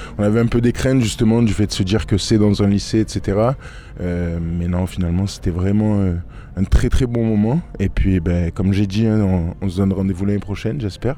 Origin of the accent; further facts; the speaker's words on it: La Ciotat, Provence-Alpes-Côte d'Azur, France; Nous, on vient de la Ciotat à la base